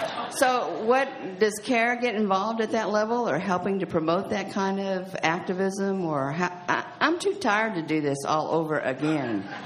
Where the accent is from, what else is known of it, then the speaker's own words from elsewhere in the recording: Austin, Texas, United States; I'm from Austin, Texas, and I'm 62 years old